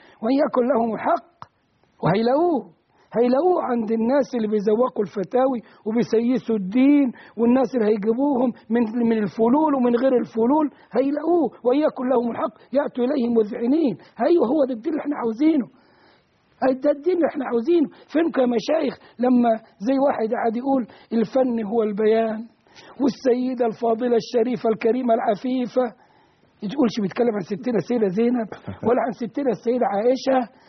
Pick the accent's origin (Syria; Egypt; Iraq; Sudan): Egypt; نحن كمصريين